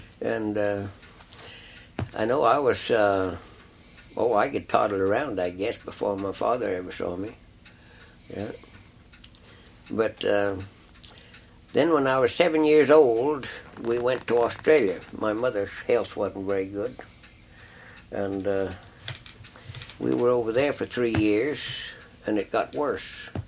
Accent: St. Helena, California, United States; born there; I was born in California, in St. Helena Sanitarium, north of Frisco in Napa County.

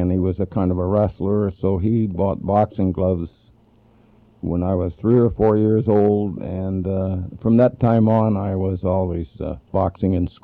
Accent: Wilmont, Minnesota, United States; born there; Yeah, well, I was born in Minnesota, a little town called Wilmont.

